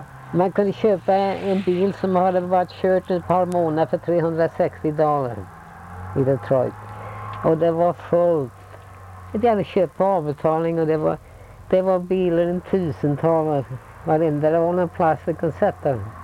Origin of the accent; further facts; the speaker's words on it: Sweden; Nej, så jag är svensk.